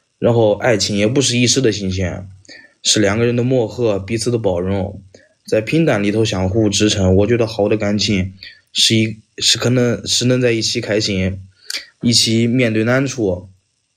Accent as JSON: {"language": "Chinese", "town": "Ningxiang", "region": "Hunan", "country": "China", "said": "我来自宁乡县，"}